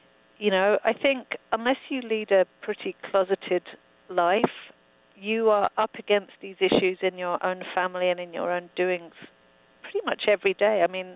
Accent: London, United Kingdom; I grew up in London for 30 years.

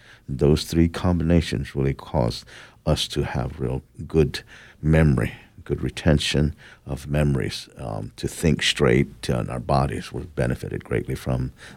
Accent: Arizona, United States; And so I wasn't raised on the Navajo reservation. I was raised on the Hopi reservation, my father's reservation.

